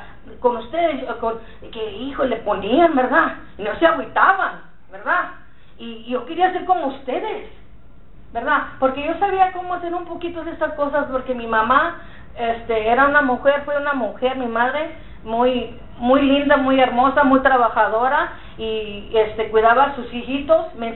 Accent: Texas, United States; accent: Texan Spanish; Yo hablo bastante español, ¿verdad? Pero yo hablo el español muy tejano. Yo soy chicana, ¿me entiendes? Soy mexicana

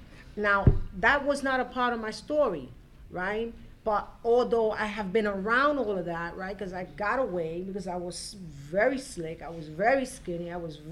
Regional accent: Brooklyn, New York, United States; And I was in Brooklyn, New York. I was raised in Brooklyn, New York, and most of my recovery was there.

